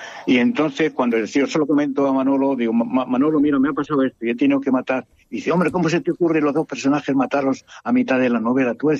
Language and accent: Spanish; Jódar, Andalusia, Spain; born there; also born or lived in Villajoyosa / Benidorm; now in Finestrat, Spain; mis 4 estaciones son Jódar, que es mi pueblo de nacimiento, Villajoyosa, que es mi segunda casa, Benidorm, que es la tercera, y cuarto ya es cuando me vengo a vivir a Finestrat.